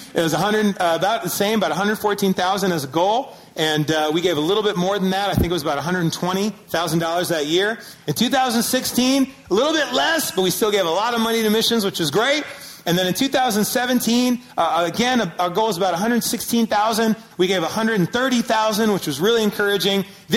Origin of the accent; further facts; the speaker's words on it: Syracuse, New York, United States; I'm from a lot of places, but one of the things I mentioned, I grew up in Syracuse, New York.